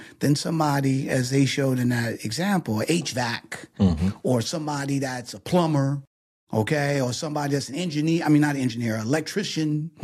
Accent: Detroit, Michigan, United States; even though I grew up in Detroit where people were working at GM, Ford, Chrysler

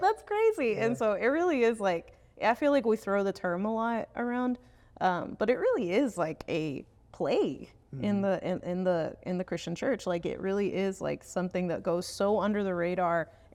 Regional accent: United States; Like I'm Mexican American. So both of my parents are Mexican immigrants, but I was born here and grew up in a small Spanish speaking church.

